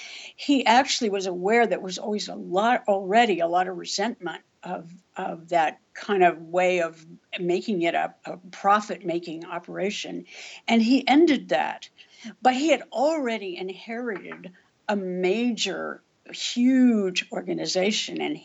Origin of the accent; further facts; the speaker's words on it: Oregon, United States; I chose Oregon because it happens to be my home state